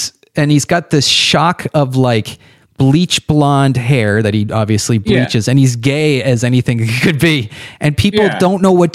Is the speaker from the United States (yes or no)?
no; Ireland; Well, I'm Irish, and I say...